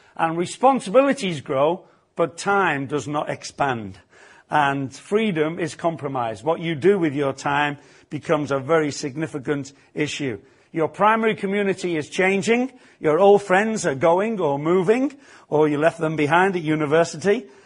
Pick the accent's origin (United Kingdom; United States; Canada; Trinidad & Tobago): United Kingdom; Liverpool, North West England; born there; But I was born in Liverpool.